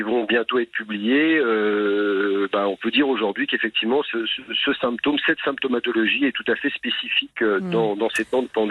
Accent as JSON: {"language": "French", "country": "France"}